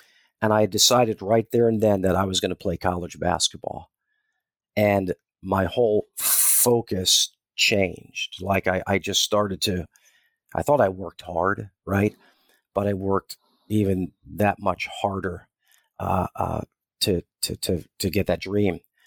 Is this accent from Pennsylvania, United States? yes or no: yes; Bethlehem, Pennsylvania, United States; And I grew up in Bethlehem, Pennsylvania, out on the eastern side of the state, an old steel town, and a great sports town.